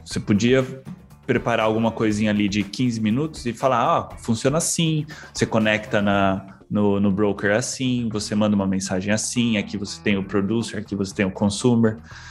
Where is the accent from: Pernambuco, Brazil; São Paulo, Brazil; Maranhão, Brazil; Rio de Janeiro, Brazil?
São Paulo, Brazil; Araraquara; eu sou de Araraquara, tá? E eu sou pé vermelho também.